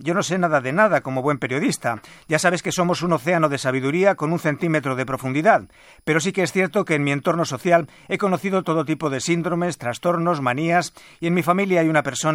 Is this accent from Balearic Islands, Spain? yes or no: no; Madrid, Community of Madrid, Spain; born there; Soy vasco al 17%, aunque nací en Madrid.